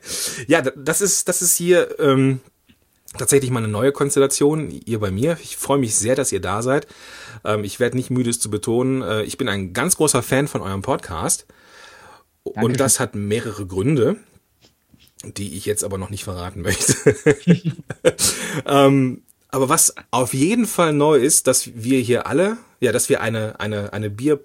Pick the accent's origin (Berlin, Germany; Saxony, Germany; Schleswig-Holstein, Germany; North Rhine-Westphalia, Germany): North Rhine-Westphalia, Germany; Moers; Ich komme ja ursprünglich aus Moers am Niederrhein. Das ist in der Nähe von Duisburg.